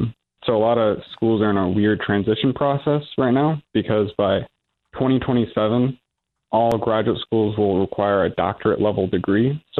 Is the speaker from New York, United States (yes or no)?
no; Michigan, United States; but I'm from Michigan, and so a lot of the roads and, you know, a lot of the weather has really taken its toll on the car.